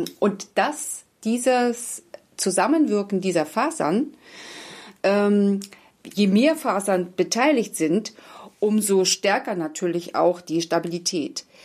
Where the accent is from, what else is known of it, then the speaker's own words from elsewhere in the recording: Wangelin, Mecklenburg-Vorpommern, Germany; Weil ursprünglich komme ich aus Wangelin, das ist in der Nähe von Plau am See, und habe dort meine Filzmanufaktur schon vor 19, 20 Jahren aufgebaut.